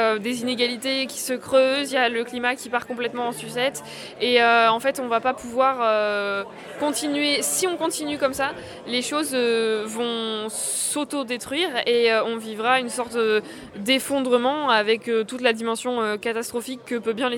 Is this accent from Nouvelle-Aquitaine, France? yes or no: yes; Poitiers, Nouvelle-Aquitaine, France; Alors moi, c'est … je viens de Poitiers. J'ai 17 ans.